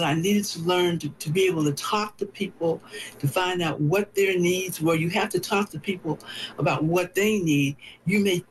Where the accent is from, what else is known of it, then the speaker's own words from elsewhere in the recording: United States; because I'm an American of African descent. So my first struggle was here. Well, where I was born